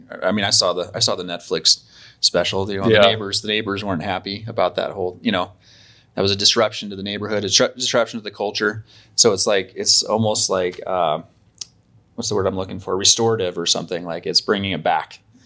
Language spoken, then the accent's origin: English; Billings, Montana, United States; even growing up in Billings, I don't know, I guess you're probably too young for this.